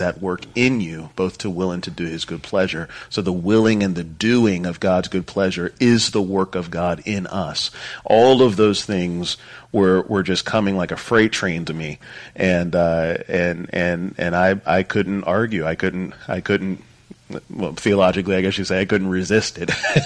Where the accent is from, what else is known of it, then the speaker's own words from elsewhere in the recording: Maryland, United States; I went to college in Maryland. I was raised in Maryland.